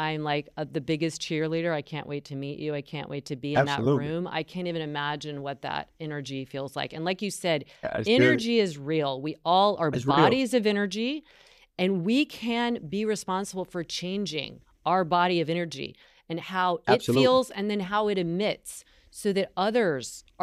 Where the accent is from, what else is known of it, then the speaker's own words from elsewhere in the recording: North Carolina, United States; I'm from North Carolina and the South.